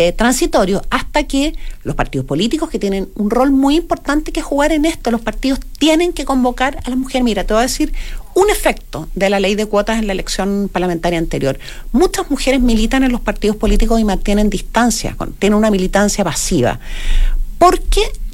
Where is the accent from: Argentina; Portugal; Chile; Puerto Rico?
Chile; yo como ministra y también como chilena